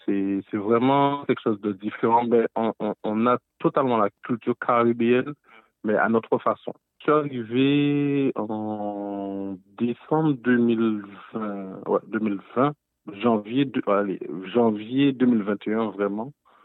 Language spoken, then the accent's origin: French; Guadeloupe; Moi, je viens de la Guadeloupe. C'est dans le sud de la Caraïbe.